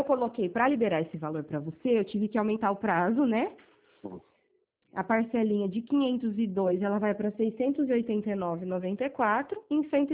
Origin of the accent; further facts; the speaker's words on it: Bernardes, Brazil; eu sou aqui de Bernardes mesmo, fica tranquilo, tá? Eu sou mioto.